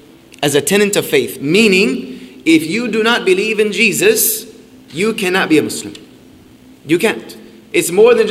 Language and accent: English; South Carolina, United States; I'm from South Carolina, I'm from a Cherokee tribe.